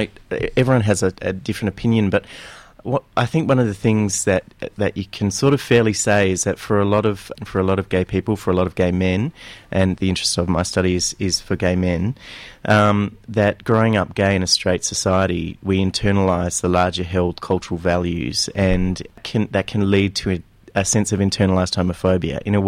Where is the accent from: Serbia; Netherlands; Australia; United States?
Australia; Perth, Western Australia; now in Melbourne, Australia; Yes, I grew up in Perth, and I've only been here for 5 months.